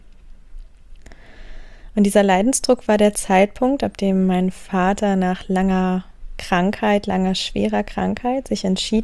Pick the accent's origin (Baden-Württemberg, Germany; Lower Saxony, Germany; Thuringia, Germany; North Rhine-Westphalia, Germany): Lower Saxony, Germany; born there; Ich bin 28 Jahre alt. Ich bin geboren im Wendland, in der, vielleicht kennst du die Anti-Atomkraft-Bewegung, also da in dieser Ecke, im, könnte schon fast sagen, Dreiländereck aus Niedersachsen, Mecklenburg-Vorpommern